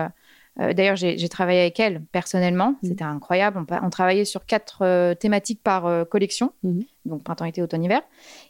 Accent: Saint-Hilaire-du-Harcouët, Normandy, France; Donc, je viens de Normandie, je suis partie à l'âge de 15 ans de chez mes parents, puisqu'à Saint-Hilaire-du-Harcouët, nous n'avions pas d'école de mode.

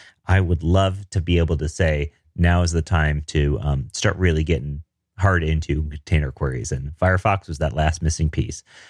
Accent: Denver, Colorado, United States; I'm a developer from Denver.

